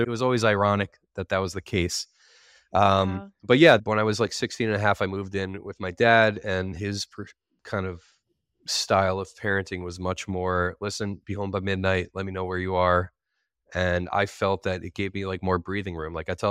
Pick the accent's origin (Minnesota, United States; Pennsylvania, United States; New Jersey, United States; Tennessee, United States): New Jersey, United States; Washington Township; I grew up in Washington Township, New Jersey, which is North Jersey. And I was there in a relatively normal, kind of, I would say, upper middle class family, Jewish, strong Jewish id